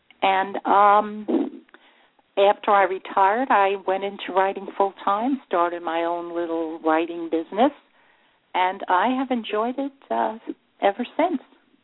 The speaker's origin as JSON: {"language": "English", "town": "New York City", "region": "New York", "country": "United States", "tie": "born or raised there", "said": "Well, I was born and raised in Brooklyn and the Bronx in New York City, and I got a wonderful education."}